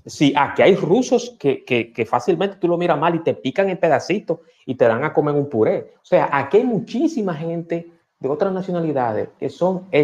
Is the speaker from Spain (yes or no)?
no; Dominican Republic; los que somos dominicanos y vivimos aquí, mi casa donde yo vivo